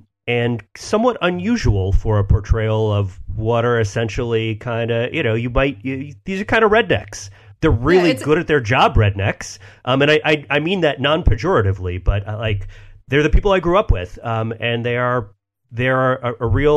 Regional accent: Florida, United States; And I grew up on the Gulf Coast of Florida, not too far from the shore of Louisiana, where, you know, this is where this takes place. The beaches where I grew up were decimated for a time by the Horizon disaster.

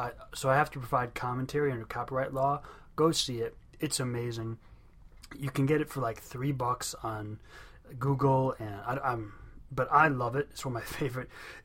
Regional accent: Ireland; I'm Irish, I should be able to do this.

